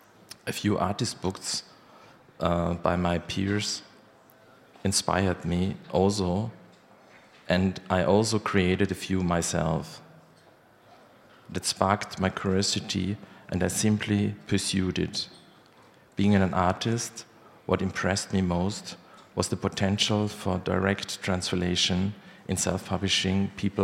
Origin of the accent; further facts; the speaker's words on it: Vienna, Austria; I'm an artist. We come from Vienna.